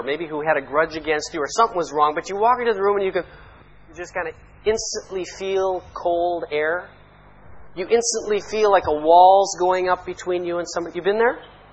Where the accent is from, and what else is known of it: Canada; born or raised there; now in Egypt